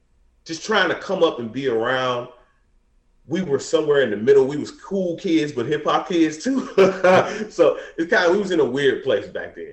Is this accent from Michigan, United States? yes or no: yes; Detroit, Michigan, United States; It wasn't like, you know, we grew up in Detroit, in the hood.